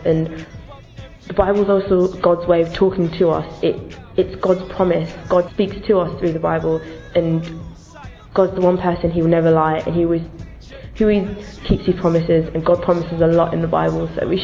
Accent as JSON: {"language": "English", "region": "London", "country": "United Kingdom", "said": "I'm 19 and I'm from London."}